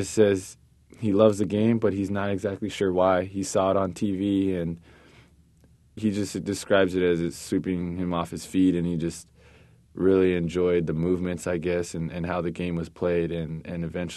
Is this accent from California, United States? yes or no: yes; California, United States; my dream after basketball is to be able to go back to my hometown and work for the church that I grew up in, which is the Chinese Church in Christ, located in Mountain View.